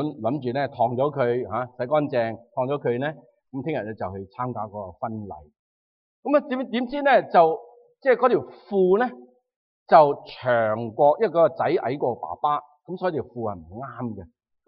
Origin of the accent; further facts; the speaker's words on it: Chaozhou, Guangdong, China; 因为我潮州人啦